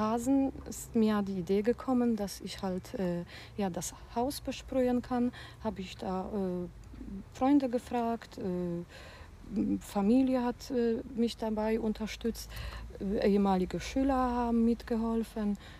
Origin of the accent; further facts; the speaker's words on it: Poland; moved away; Ich bin ja umgezogen von Polen und natürlich, das war mein Leben